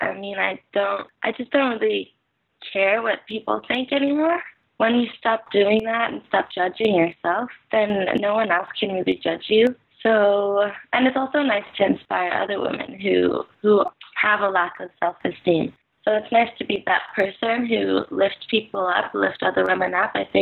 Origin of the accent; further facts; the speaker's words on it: Philippines; accent: Filipino; English is a second language; Obviously, it's from Philippines. My accent wasn't English.